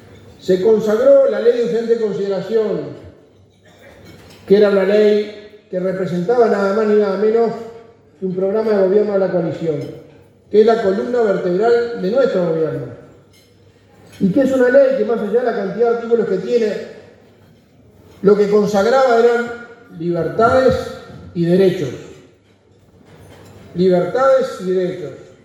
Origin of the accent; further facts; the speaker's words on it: Uruguay; nos llena de orgullo como uruguayos